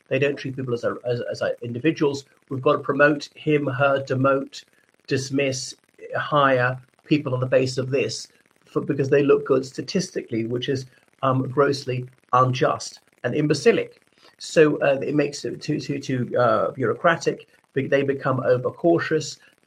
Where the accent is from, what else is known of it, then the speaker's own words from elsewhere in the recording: Ireland; from Ireland.